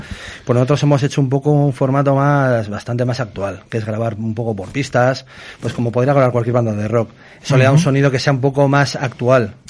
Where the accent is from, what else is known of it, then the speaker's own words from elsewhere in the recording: Muskiz, Basque Country, Spain; Vamos, yo soy de Musquis.